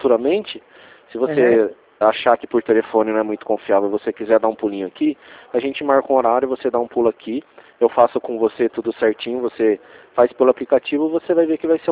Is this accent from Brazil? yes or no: yes; Rio Claro, São Paulo, Brazil; Eu sou de Rio Claro